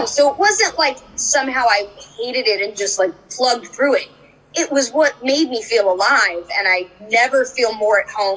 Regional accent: California, United States; because I grew up in Orange County, so we had a bit of a commute.

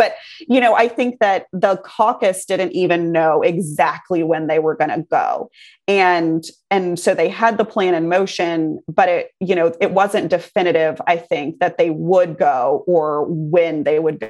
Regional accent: Texas, United States; I grew up in Texas. I love this state. I live here now. I own a house here. I'm going to live here for the rest of my life. Like, I'm Texas through and through.

